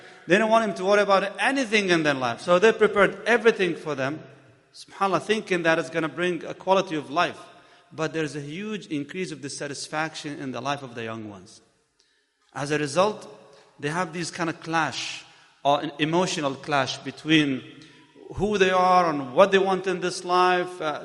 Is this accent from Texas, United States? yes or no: yes; Dallas, Texas, United States; You see, I come from Dallas.